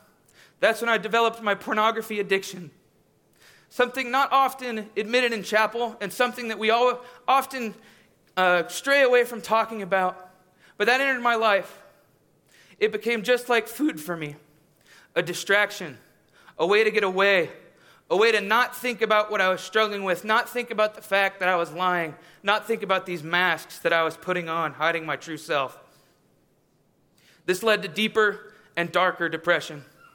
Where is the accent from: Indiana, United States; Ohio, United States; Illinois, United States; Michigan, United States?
Michigan, United States; Detroit; now in Houston, United States; When I was younger, I moved from Detroit, Michigan to Houston, Texas. The best way to describe Michigan was fun. I enjoyed my time with my family.